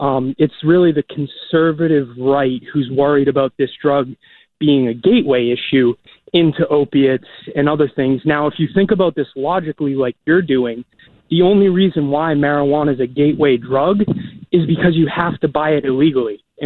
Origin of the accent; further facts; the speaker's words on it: New Hampshire, United States; I'm from New Hampshire, and I've had family members caught up in the prescription of opiates